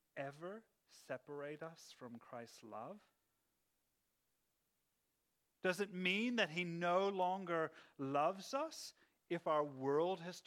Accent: Pennsylvania, United States; I grew up in the East Coast of America where all of, in a place called Pennsylvania where the Amish people live

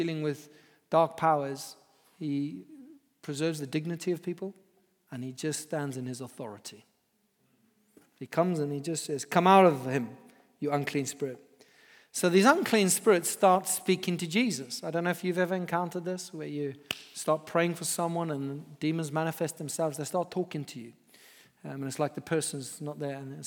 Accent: Zimbabwe; I grew up in Zimbabwe in Africa, and I lived on a farm, and witch doctors and curses were just very real.

